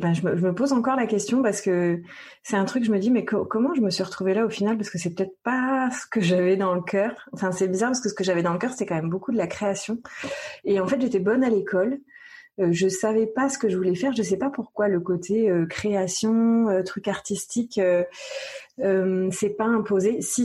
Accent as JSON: {"language": "French", "town": "Saint-Lô", "region": "Normandy", "country": "France", "tie": "born there", "lives_now": "Nantes, France", "said": "je suis née en Normandie, à Saint-Lô, une petite ville pas belle du tout, parce que complètement détruite pendant la Seconde Guerre mondiale, mais une petite ville posée au milieu d'un département, la Manche, qui est juste magnifique, et à 25 km de la mer."}